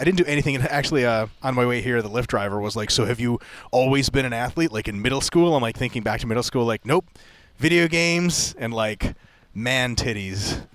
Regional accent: United States; So, and then so I grew up in the United States. I still speak Russian, which is kind of cool.

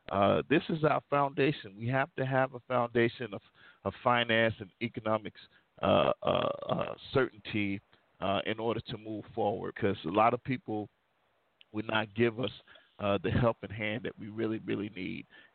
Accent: United States; I often say that we're living inside of two worlds. Being an American, then two being, one being black and then two being a black American.

